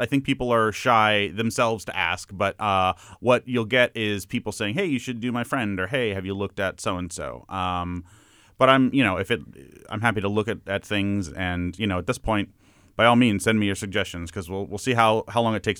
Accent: Tucson, Arizona, United States; Something very personal and close to me is I grew up in Tucson, Arizona

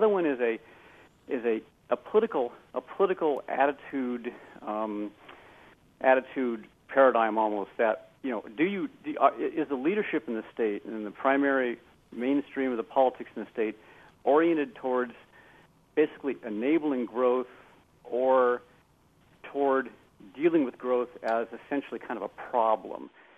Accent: California, United States; I should tell you right off, too, I'm a Californian. I'm living in California. I was born in California.

